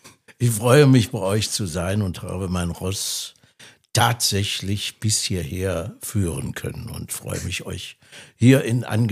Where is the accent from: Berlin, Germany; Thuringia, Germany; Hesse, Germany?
Thuringia, Germany; Uder; also born or lived in Heiligenstadt; vor vielen Jahren im Krankenhaus zu Heiligenstadt. Aufgewachsen in Uder, der heimlichen Hauptstadt des Eichsfeldes, wurde immer gesagt. Klein Hamburg.